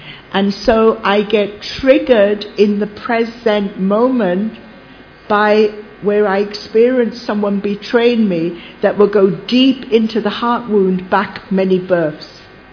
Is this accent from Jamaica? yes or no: yes; Jamaica; In Jamaica, I'm Celtic Jamaican in this birth.